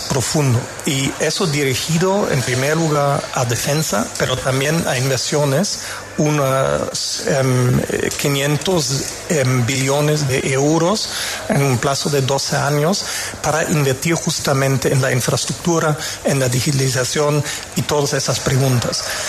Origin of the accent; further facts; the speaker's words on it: Hamburg, Germany; Spanish is a second language; now in Berlin, Germany; Soy de Hamburgo, pero vivo ya en Berlín desde hace buen rato.